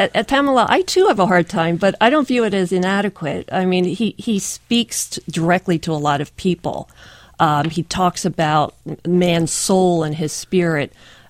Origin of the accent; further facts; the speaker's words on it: Philadelphia, Pennsylvania, United States; But, you know, I grew up in Philadelphia, in Rydal, during the 1960s, and the Vietnam War was playing in my background.